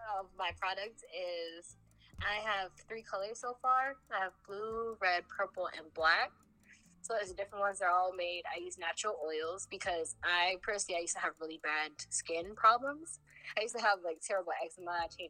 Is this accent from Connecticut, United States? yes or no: yes; Connecticut, United States; I'm from Connecticut.